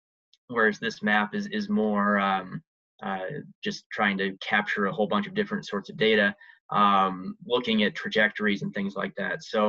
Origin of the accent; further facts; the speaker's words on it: Iowa, United States; Well, I grew up in Eastern Iowa, so I was a Hawkeye fan.